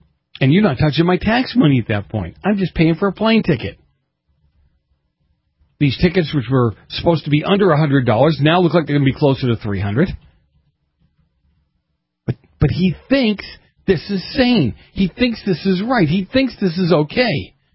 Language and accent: English; Boston, Massachusetts, United States; I'm tainted because I grew up in Boston, right?